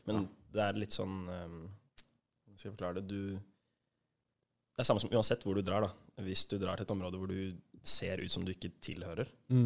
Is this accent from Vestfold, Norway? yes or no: no; Oslo, Norway; Jeg har vokst opp på Vestkanten.